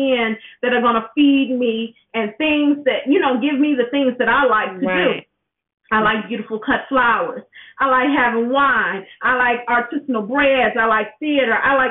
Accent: Inglewood, California, United States; You know I'm from Inglewood.

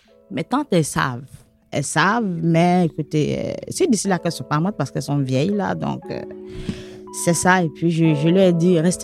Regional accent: Côte d’Ivoire; suis d'origine ivoirienne et puis déjà, c'est mal vu. Donc, en plus d'être ivoirien, mon ethnie, donc ma langue maternelle, on est plus dans le sud de la Côte d'Ivoire

